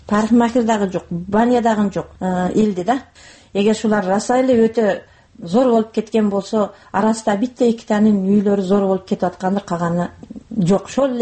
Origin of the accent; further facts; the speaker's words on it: Isfara, Sughd, Tajikistan; moved away as an adult; максат мен өзүм Сфарадан болом